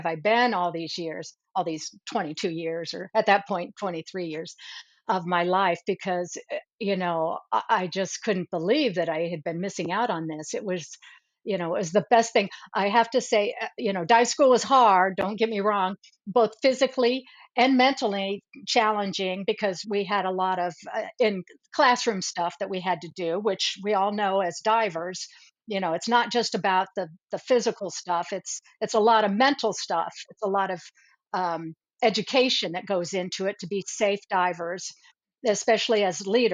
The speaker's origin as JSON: {"language": "English", "region": "Illinois", "country": "United States", "tie": "born or raised there", "said": "Well, I grew up in Central Illinois. You don't snorkel in the Illinois River."}